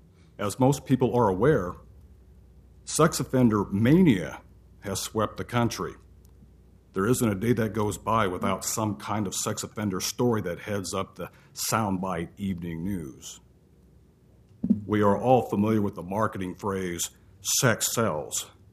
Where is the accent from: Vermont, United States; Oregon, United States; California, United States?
Oregon, United States; Portland; I'm from Northeast Portland